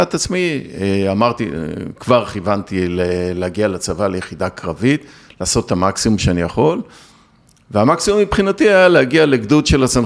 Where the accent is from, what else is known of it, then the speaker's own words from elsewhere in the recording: Herzliya, Tel Aviv District, Israel; נולדתי, גדלתי בהרצליה, כל חיי בהרצליה, נולדתי ב-1964, עוד מעט אני בן 60